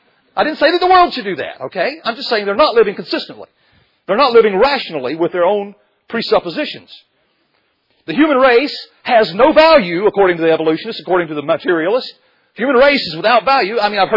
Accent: United States; Now listen, I'm an American, and when I see a flag, at times I want to weep when I think of what's happened to it.

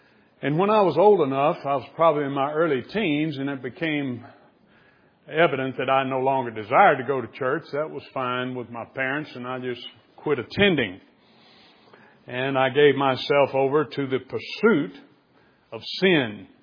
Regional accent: Greenville, Mississippi, United States; born there; I was born in Greenville, Mississippi. That's right on the Mississippi River. I was born in 1948.

